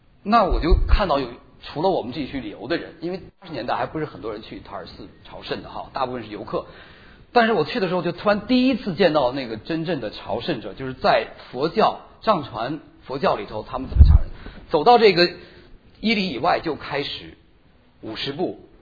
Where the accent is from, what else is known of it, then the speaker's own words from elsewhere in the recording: China; 我们中国人也走过不同的文化或者政治经济的捷径。